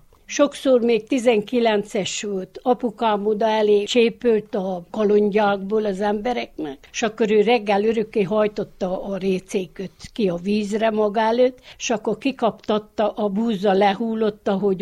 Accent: Városfalva, Harghita, Romania; Városfalváról. 39-ben születtem

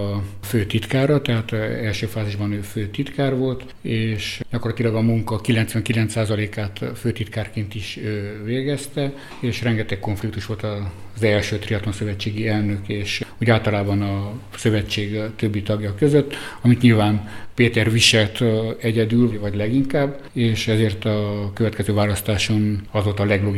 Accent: Târgu Mureș, Mureș County, Romania; kiderültünk, hogy ketten marosvásárhelyiek vagyunk

